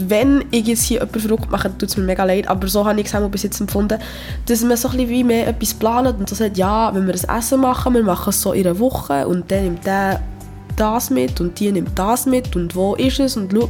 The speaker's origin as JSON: {"language": "German", "country": "Switzerland", "said": "also ich bin ja auch Schweizerin"}